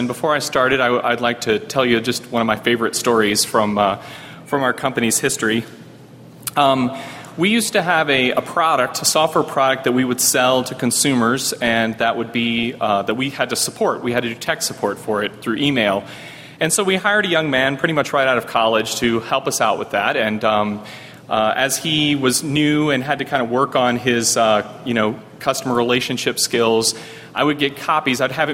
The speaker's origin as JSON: {"language": "English", "region": "Mississippi", "country": "United States", "tie": "born or raised there", "also_born_or_lived": "Alamogordo, New Mexico", "said": "I was born in Alamogordo, New Mexico, on an Air Force base. My dad was in the Air Force at the time, and my mom and dad are actually here today. Spent my childhood, I grew up all the way through college in Mississippi"}